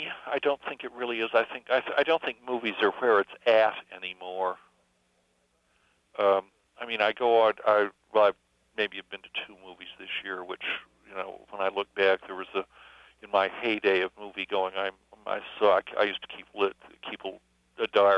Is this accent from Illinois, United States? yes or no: yes; Chicago, Illinois, United States; Well, I came from Chicago originally, and we lived on 5 different streets that were just a block.